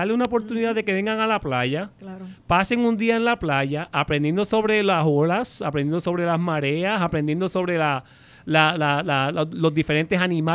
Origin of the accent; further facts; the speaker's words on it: Puerto Rico; now in United States; Yo soy puertorriqueño. O sea, yo vivo en los Estados Unidos... porque vivo en los Estados Unidos, pero yo soy puertorriqueño, yo me crié en Puerto Rico, yo viví en Puerto Rico, estudié en la Yupi, Gallitos